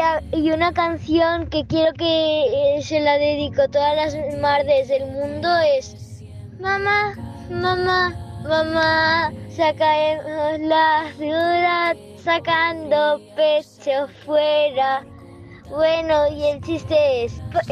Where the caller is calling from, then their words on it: Vinaròs, Valencian Community, Spain; de Vinaroz.